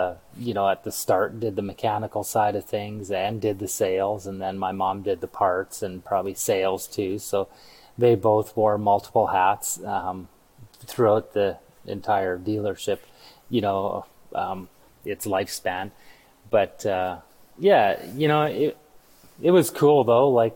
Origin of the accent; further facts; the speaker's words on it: Westlock, Alberta, Canada; I grew up in a small little farm town north of Edmonton, about 40 minutes, a little place called Westlock. And my folks had a dealership there, a motorcycle dealership.